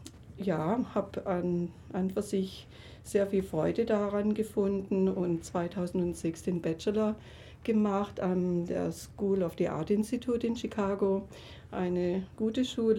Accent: Baden-Württemberg, Germany; meine Wurzeln zu meiner Heimat in Schwarzwald, im Hotzenwald sein. Und ich bin auch vor Ort in das Murgtal gefahren, habe Töne von der Murg, von dem kleinen Bach, an dem ich als Kind gespielt habe, aufgenommen.

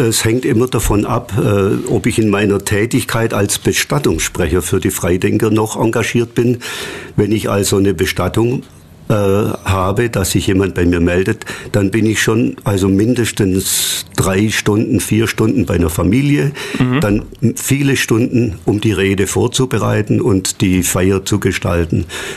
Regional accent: Pfuhl, Bavaria, Germany; bin aufgewachsen in Pfuhl, also ganz in der Nähe von hier.

